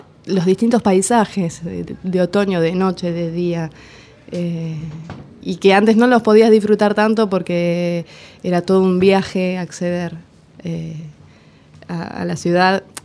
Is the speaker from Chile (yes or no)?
no; Buenos Aires, Argentina; soy porteña, pero viví en el oeste hasta hace un año y medio.